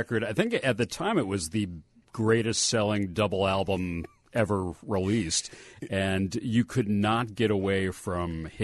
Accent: Ann Arbor, Michigan, United States; Huge, because I was growing up in Ann Arbor, Michigan, so the Tigers were my first team.

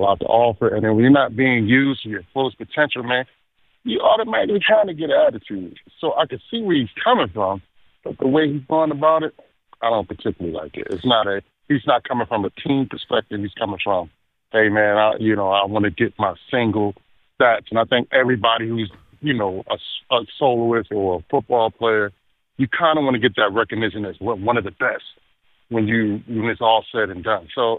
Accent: Philadelphia, Pennsylvania, United States; Well, growing up in Philly, man, so we used to do the whole biker outfit.

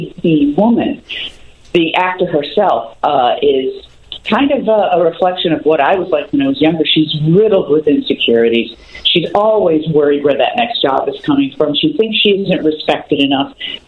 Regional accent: Chicago, Illinois, United States; where are you from? And I say Chicago, and they say, that's what it is.

